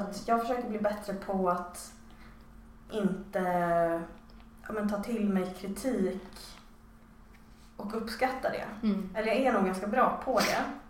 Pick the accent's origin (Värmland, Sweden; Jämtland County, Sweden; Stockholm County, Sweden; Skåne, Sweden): Stockholm County, Sweden; Stockholm; Nej. Jag är från Stockholm.